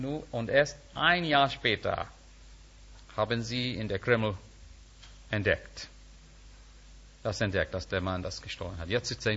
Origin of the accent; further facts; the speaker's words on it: India; German is a second language; Liebe Freunde, als Inder